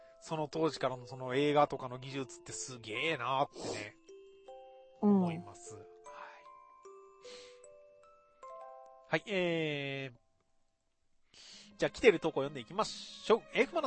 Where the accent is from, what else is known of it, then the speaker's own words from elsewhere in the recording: Niigata, Japan; 嬉しいことに、ふるさとの新潟からも声がかかったことが嬉しく